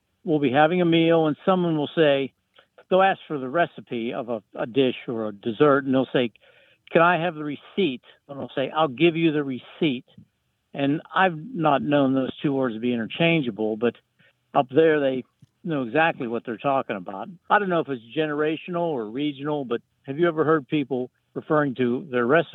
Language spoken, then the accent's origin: English; Pittsburgh, Pennsylvania, United States